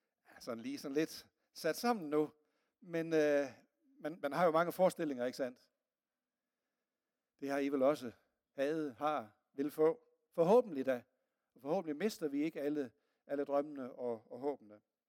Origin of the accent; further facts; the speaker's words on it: West Jutland, Denmark; sådan som vestjyde, så var jeg sådan noget realistisk